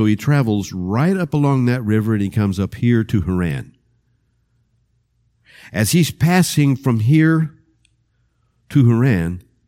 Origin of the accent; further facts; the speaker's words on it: Arkansas, United States; also born or lived in Independence, Missouri; I was born in Arkansas, and I was raised part-time in Arkansas. But my family moved from that place in Arkansas to Independence, Missouri. And from Independence, Missouri, we moved back to Arkansas.